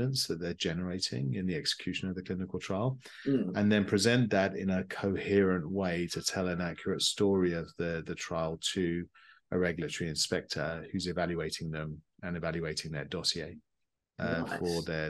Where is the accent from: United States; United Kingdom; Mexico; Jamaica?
United Kingdom; moved away as an adult; now in Canada; as you can tell from my accent, I'm not originally from Canada. I'm actually from the UK.